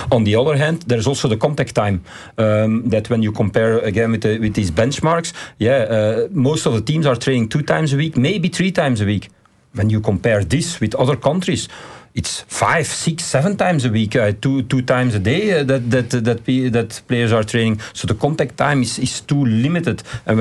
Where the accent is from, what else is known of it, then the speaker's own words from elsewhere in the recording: Belgium; English is a second language; We are from Belgium.